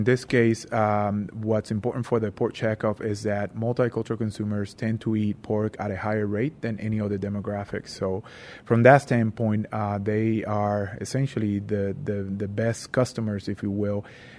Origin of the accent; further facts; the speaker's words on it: Puerto Rico; I grew up in Puerto Rico